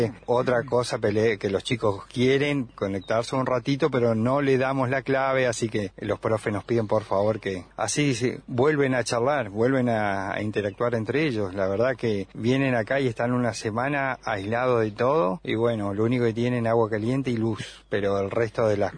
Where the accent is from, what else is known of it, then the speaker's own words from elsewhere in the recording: Misiones, Argentina; now in Río Pico, Argentina; Yo soy de Misiones, o era Misiones. Me recibí de profe allá y me vine a la Patagonia, 18 años, en Río Pico. Me crié, mi papá era gendarme y me crié ahí, prácticamente me crié ahí, por eso me enamoré de la Patagonia y volví.